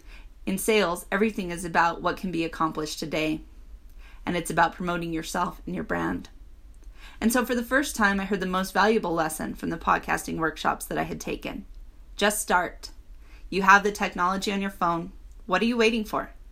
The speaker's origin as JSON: {"language": "English", "country": "Trinidad & Tobago", "accent": "Trinidadian", "said": "instead allowed me to play and explore the deep questions I had about life in my own Trinidadian accent."}